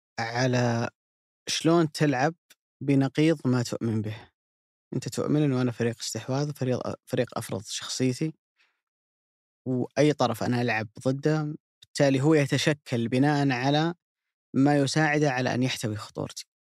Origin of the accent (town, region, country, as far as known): Saudi Arabia